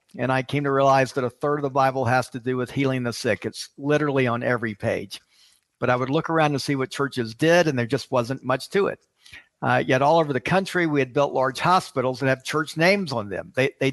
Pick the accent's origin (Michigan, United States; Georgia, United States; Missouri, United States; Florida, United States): Georgia, United States; Atlanta; now in Memphis, United States; I did. I grew up in Atlanta. And at the time when I'm ready to start my own church-based health clinic, I wanted to stay in the South. I did not want to go back to Atlanta.